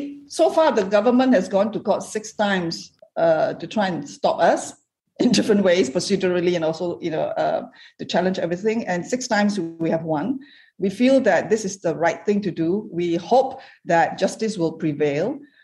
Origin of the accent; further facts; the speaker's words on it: Malaysia; I'm a Malaysian father.